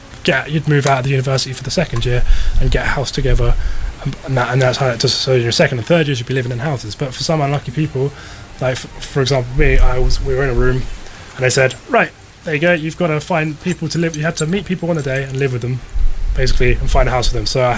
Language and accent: English; South East England, United Kingdom; we're here for one day, we're from the Isle of Wight, let's find a property